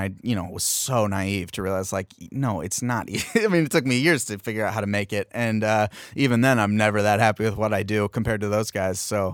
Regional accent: San Diego, California, United States; I'm from San Diego originally, so it was kind of close to home.

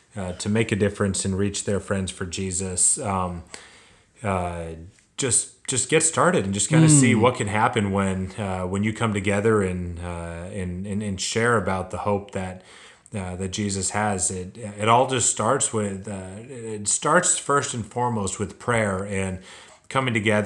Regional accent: Arkansas, United States; moved away as an adult; So I am moving away from Arkansas, where I've been most of my life, and to the state of Georgia

